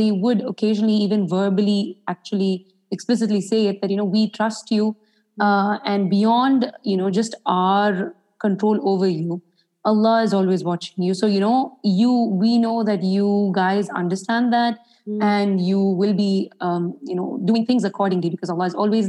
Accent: Dubai, United Arab Emirates; moved away as an adult; now in India; And as you had very well introduced me, alhamdulillah, I was born and brought up in Dubai, have been there for my entire life. It was just a couple of months ago that we shifted to India.

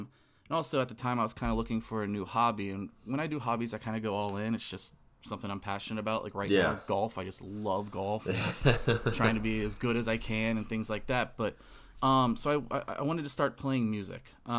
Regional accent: Cincinnati, Ohio, United States; and then back to my hometown in Cincinnati at the time.

